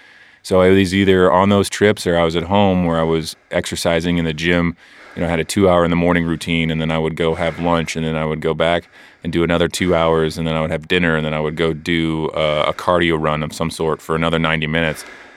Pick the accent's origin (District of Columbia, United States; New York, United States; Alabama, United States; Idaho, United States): Idaho, United States; I mean, I grew up in Idaho and backpacked in the hills here and the mountains